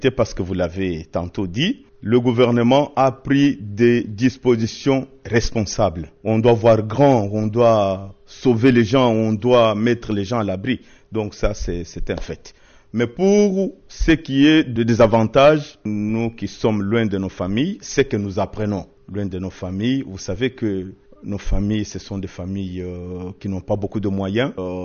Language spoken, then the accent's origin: French; Kinshasa, DR Congo; now in Kindu, DR Congo; Je suis un nouvel habitant de Kindu. Je ne suis pas de Kindu, je viens de Kinshasa pour des raisons professionnelles.